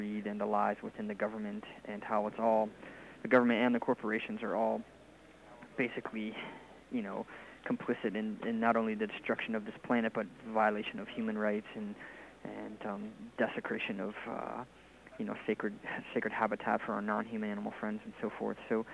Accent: United States; I was born in the States and have lived there for quite a while. I've done quite a bit of traveling, but I basically am from the States

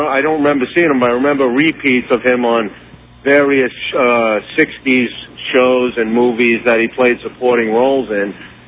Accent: Manhattan, New York, United States; now in New Jersey, United States; on Root Form in Jersey. I'm from Manhattan, though.

